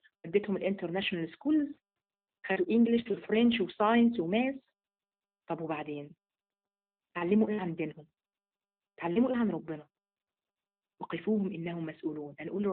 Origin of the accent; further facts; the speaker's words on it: Kafr El Sheikh, Kafr El Sheikh Governorate, Egypt; بصلي هنا في كفر الشيخ. انا من كفر الشيخ يا حبيبه القلب